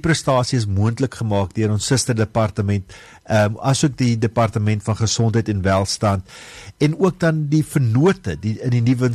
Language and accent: Afrikaans; Oudtshoorn, Western Cape, South Africa; boerling van die Suid-Kaap, van Oudtshoorng. My ouers is nou nog in Mosselbaai